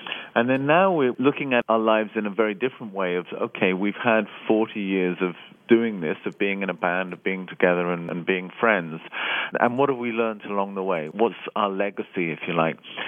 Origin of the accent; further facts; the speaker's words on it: Dublin, Leinster, Ireland; early years in growing up in Dublin